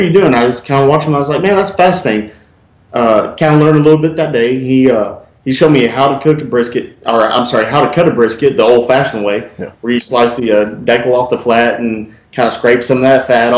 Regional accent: Magnolia, Texas, United States; I grew up out actually kind of the same area, Magnolia area, Tomball area

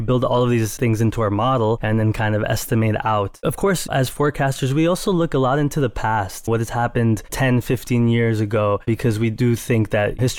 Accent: Queens, New York, United States; So I'm a New Yorker.

